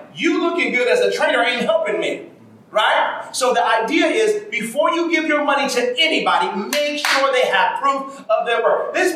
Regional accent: Michigan, United States; now in California, United States; I came here from Michigan native, and I didn't know California was so expensive.

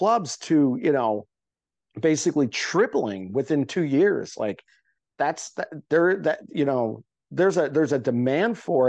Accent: Chicago, Illinois, United States; now in Los Angeles, United States; It's like, I'm from Chicagoland, but I don't consider myself a Chicagoland comic or Chicago comic. I consider myself an LA comic.

